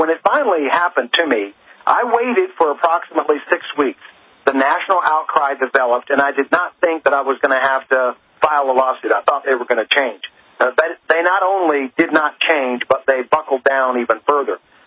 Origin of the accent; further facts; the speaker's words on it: Eagle River, Alaska, United States; I went on a vacation in the summer to my hometown of Eagle River, Alaska